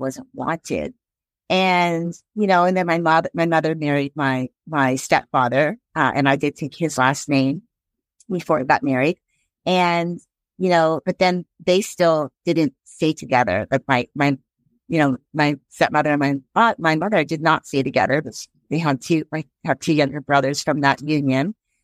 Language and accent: English; Canada; also born or lived in New Jersey, United States; I was born in the U.S. in New Jersey, and then I was raised in Canada.